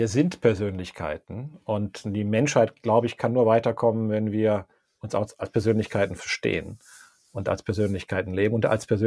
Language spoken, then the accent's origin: German; Germany; ich als Deutscher